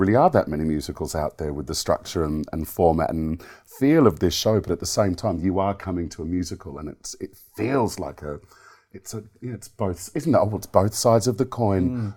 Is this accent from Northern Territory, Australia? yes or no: no; Sydney, New South Wales, Australia; now in United Kingdom; I'm from Sydney and I've lived in the UK for almost 15 years